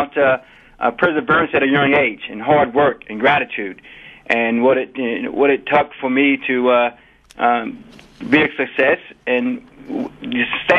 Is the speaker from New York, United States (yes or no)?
no; Linden, North Carolina, United States; Well, Jack, I grew up in Linden, North Carolina, which is a very, very small town. Right now, probably the population is less than 1,000.